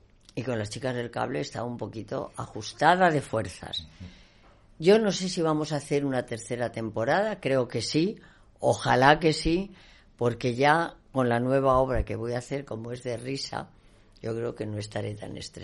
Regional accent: Valladolid, Castile and León, Spain; las dos bajitas somos las de Valladolid

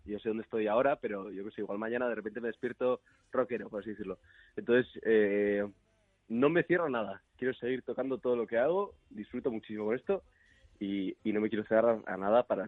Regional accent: Pamplona, Navarre, Spain; Yo soy de Pamplona, sí, sí.

